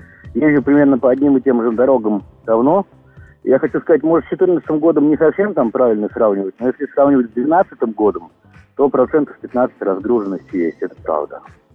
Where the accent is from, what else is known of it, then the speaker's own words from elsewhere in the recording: Moscow, Russia; когда они узнают, что я из Москвы